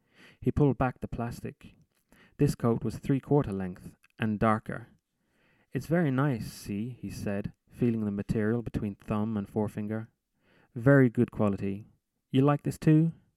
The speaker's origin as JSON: {"language": "English", "region": "London", "country": "United Kingdom", "tie": "born or raised there", "also_born_or_lived": "Dublin", "lives_now": "Edinburgh, United Kingdom", "said": "I grew up in London, but I lived in Dublin for many years. I've traveled around a bit and now find myself in Edinburgh."}